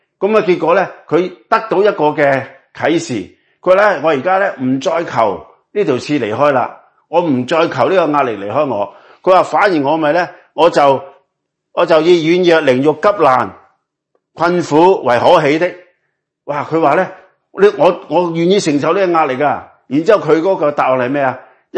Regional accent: China; 咁当然即係作为中国人，我哋都可以话引以为荣啦

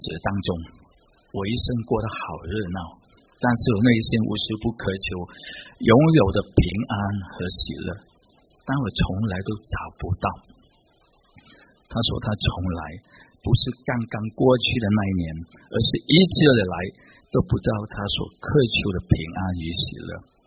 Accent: China; 我们中国人都喜欢用农历来计算

